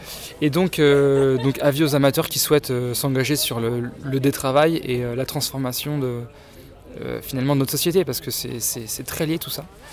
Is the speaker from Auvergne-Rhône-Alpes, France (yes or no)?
no; Nantes, Pays de la Loire, France; j'ai 30 ans, je suis nantais